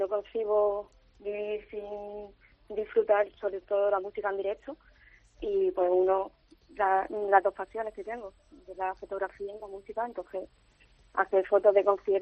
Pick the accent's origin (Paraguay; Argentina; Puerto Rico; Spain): Spain; Faraján, Andalusia; also born or lived in Málaga; Bueno, nací en Málaga, pero vamos, que me considero de Faraján porque toda mi familia es de allí.